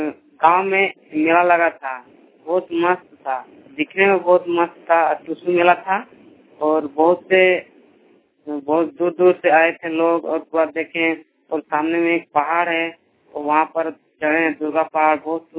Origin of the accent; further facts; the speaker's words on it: Jharkhand, India; और मेरा गांव पुण्य विज्ञानी है और जिला बोकारो है।